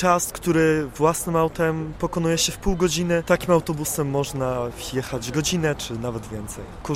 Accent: Łomża, Podlaskie Voivodeship, Poland; Ja jestem z Łomży, to jest 80 km od Białegostoku.

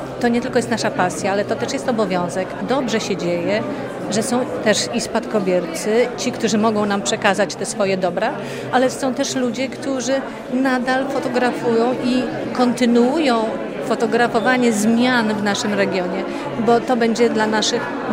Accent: Białystok, Podlaskie Voivodeship, Poland; Ja jestem akurat białostoczanką, czyli pochodzę z czasów, kiedy Białystok był troszeczkę miejscem zaściankowym.

